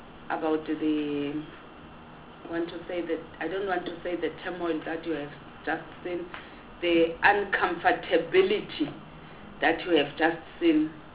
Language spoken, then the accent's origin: English; Eastern Cape, South Africa; I'm from Eastern Cape.